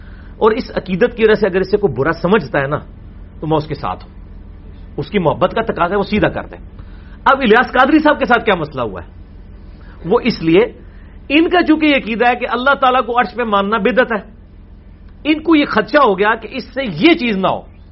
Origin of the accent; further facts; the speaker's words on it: Islamabad, Islamabad Capital Territory, Pakistan; میرا اسلام آباد سے تعلق ہے